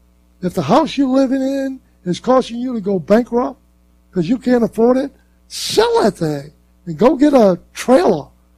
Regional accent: Louisiana, United States; No, nothing disparaging about my state. It's my home state. I'm back here.

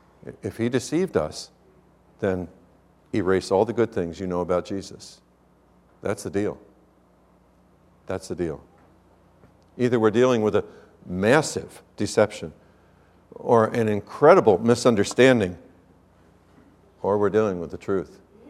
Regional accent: Washingtonville, New York, United States; I grew up in Washingtonville, New York, a little town about the size of what Jerusalem probably was at that time. We knew everybody's business.

